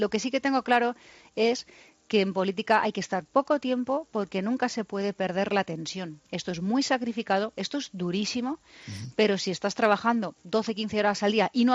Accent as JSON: {"language": "Spanish", "town": "Madrid", "region": "Community of Madrid", "country": "Spain", "tie": "born there", "said": "Adoro el centro de Madrid, la capital. Soy nacida en Chamberí, en mitad del atasco."}